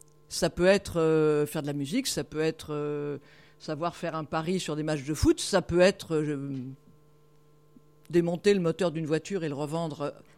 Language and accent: French; Brittany, France; Enfin, moi je suis bretonne, hein, je vois bien ce que c'est